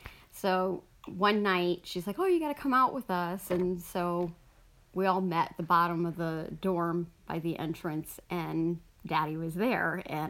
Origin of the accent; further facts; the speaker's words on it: East Haven, Connecticut, United States; I grew up in East Haven, Connecticut.